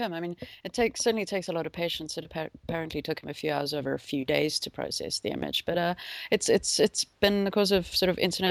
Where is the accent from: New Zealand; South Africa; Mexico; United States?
South Africa; They remind me a lot, growing up in South Africa, we had something called a Parktown prawn